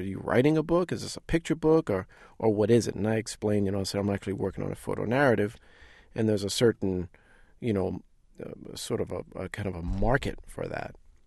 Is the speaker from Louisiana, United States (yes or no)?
yes; New Orleans, Louisiana, United States; It was growing up in New Orleans with your father being a jazz musician.